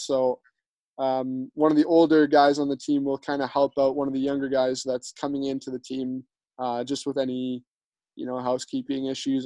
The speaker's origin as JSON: {"language": "English", "town": "Winnipeg", "region": "Manitoba", "country": "Canada", "tie": "born or raised there", "said": "I guess I grew up in Winnipeg."}